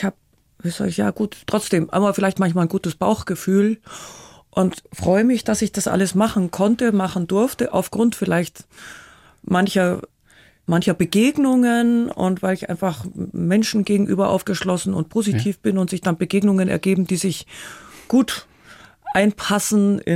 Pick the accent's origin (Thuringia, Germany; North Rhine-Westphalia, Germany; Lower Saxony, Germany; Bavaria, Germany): Bavaria, Germany; Munich; born there; In München, aber nur, weil das Krankenhaus hier war.